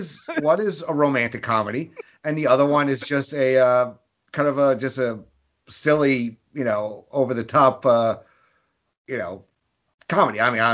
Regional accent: New York, United States; So it's not that far from where I grew up in New York.

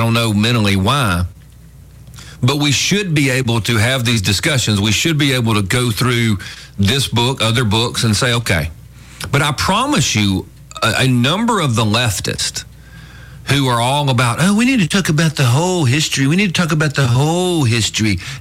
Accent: the South, United States; just because I'm just a Southerner

